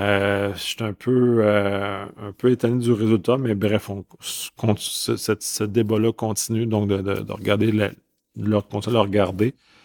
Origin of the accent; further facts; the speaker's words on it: Canada; Puis en tant que Canadien, bien, ça m'intéresse